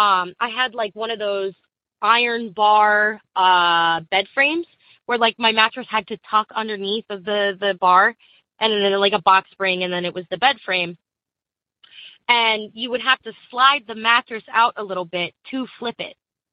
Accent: East Coast, United States; I am 25 and from the East Coast of America.

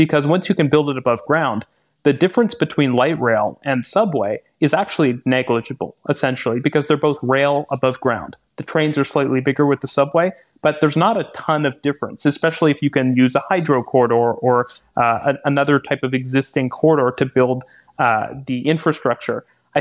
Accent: Vancouver, British Columbia, Canada; where I grew up in Vancouver, we never had a debate about this.

